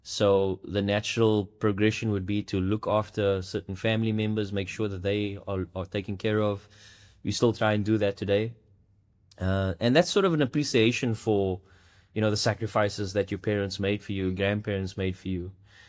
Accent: Mitchell's Plain, Western Cape, South Africa; I'm from Mitchell's Plain in Strandfontein.

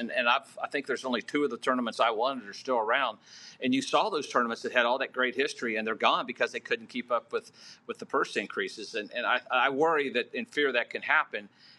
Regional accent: Indiana, United States; moved away as an adult; now in Mississippi, United States; Now, I grew up in Indiana. And was raised there, you know, up until I went to college. But I've lived in Mississippi over half of my life.

